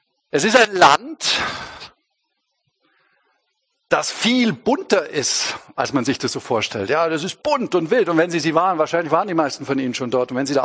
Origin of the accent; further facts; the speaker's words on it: Bavaria, Germany; ich bin Süddeutscher, ich komme aus dem Allgäu, eigentlich näher an Zürich als an München